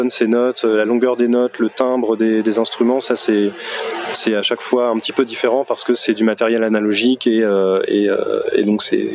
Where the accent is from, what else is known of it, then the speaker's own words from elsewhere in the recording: Tours, Centre-Val de Loire, France; on vient de Tours, en région centre.